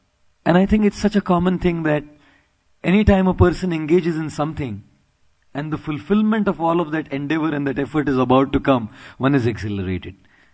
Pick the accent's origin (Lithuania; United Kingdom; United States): Lithuania; English is a second language; I came also from Lithuania. And in Lithuania, there are so many Sanskrit words for the particular words they use.